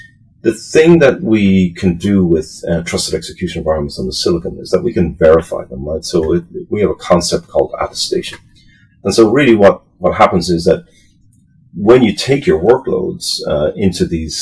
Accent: Ireland; accent: Irish; I'm based in Ireland for anybody who's probably picked my accent up at this stage, but in Ireland we've got like 4,000 people working in a fabrication in a plant here.

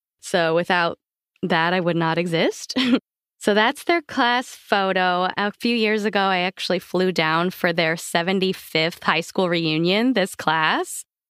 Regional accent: East of England, United Kingdom; from Essex.

